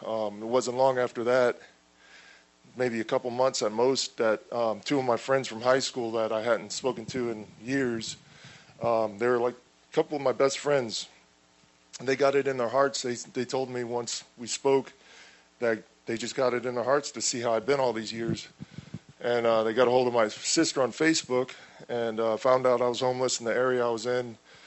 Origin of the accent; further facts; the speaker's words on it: Florida, United States; I'm from Manatee County.